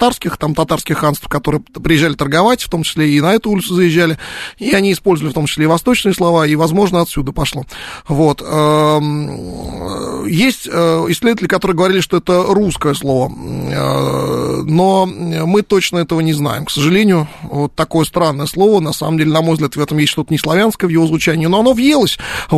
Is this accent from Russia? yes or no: yes; Moscow, Russia; У нас, в смысле, в Москве, это же мой родной город. Я здесь все мое родное.